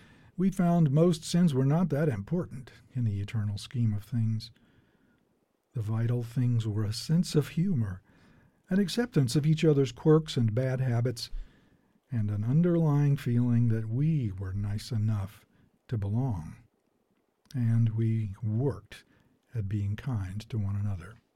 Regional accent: the South, United States; They were the foundations of life in the small towns I knew as a boy, even though I grew up outside Minnesota. In those small southern towns

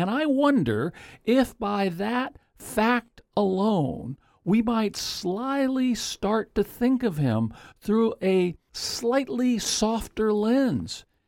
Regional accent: Kankakee, Illinois, United States; Also, I grew up in Kankakee, Illinois. There were two Frank Lloyd Wright houses on the same street that I lived on.

